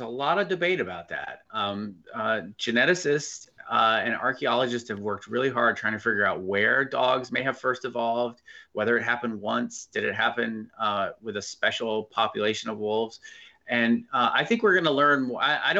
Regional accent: Atlanta, Georgia, United States; I grew up in Atlanta, Georgia, and I used to go hunting and as a kid

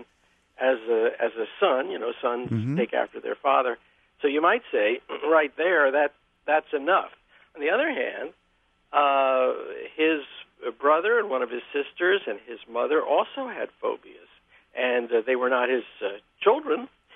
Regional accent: New York, United States; And I spent 8 years as her twin, growing up in New York with her in the house and with me.

